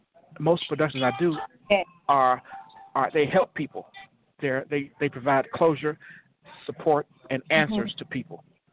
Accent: Cleveland, Ohio, United States; now in Georgia, United States; I'm originally from Cleveland, Ohio. I've lived a lot of places, but I'm from Cleveland, Ohio, and I've been living in Georgia for about 8 years.

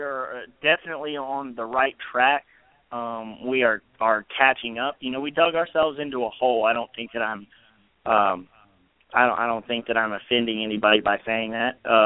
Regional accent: Louisiana, United States; moved away as an adult; now in Oxford, United States; So I grew up in Louisiana, and I moved to Mississippi to come to the University of Mississippi. And so I've been living in Oxford since about 2007.

